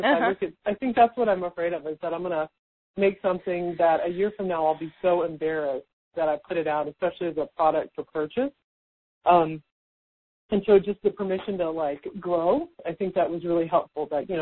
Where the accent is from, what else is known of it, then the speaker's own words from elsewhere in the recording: Houston, Texas, United States; accent: drawl; You know, I'm from Houston, and I have, you know, kind of a drawl, and I tend to curse, and I'm real direct